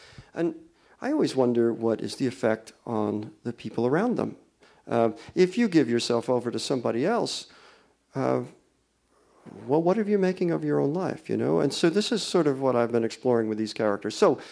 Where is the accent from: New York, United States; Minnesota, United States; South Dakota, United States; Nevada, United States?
New York, United States; now in Los Angeles, United States; I grew up in New York. I had never been west of the Hudson River till I was in my early 20s. And then I went all the way west to Buffalo because I married a Buffalo gal.